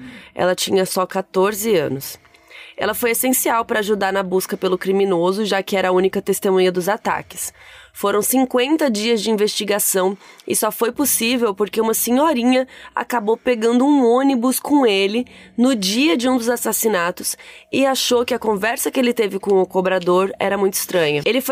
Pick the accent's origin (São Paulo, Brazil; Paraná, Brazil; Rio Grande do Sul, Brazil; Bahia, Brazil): Rio Grande do Sul, Brazil; Rio Grande; born there; na cidade onde eu nasci. O caso aconteceu na cidade do Rio Grande, no Rio Grande do Sul, conhecida pela Praia do Cassino.